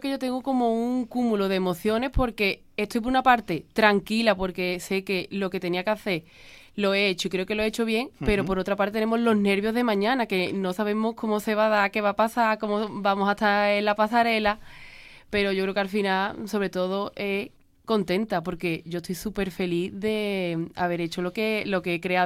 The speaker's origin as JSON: {"language": "Spanish", "town": "Osuna", "region": "Andalusia", "country": "Spain", "said": "Yo soy de una aldea que pertenece a Osuna que se llama el Puerto de la Encina."}